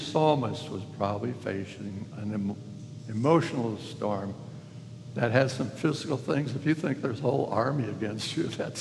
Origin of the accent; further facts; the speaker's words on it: Minnesota, United States; I grew up in Minnesota, just north of St. Paul, Minneapolis.